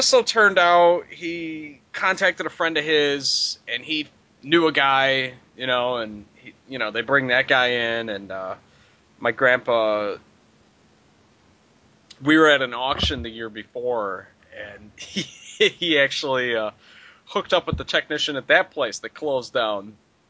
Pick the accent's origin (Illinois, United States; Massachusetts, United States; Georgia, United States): Illinois, United States; Crete; I was born in the South Suburbs. I am originally from Creed, Illinois, which is a South Suburb. It's roughly 35 miles south of Chicago.